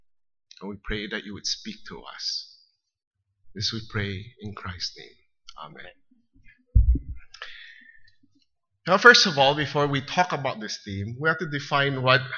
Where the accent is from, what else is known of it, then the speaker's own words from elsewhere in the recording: United States; now in Philippines; But I grew up in the US.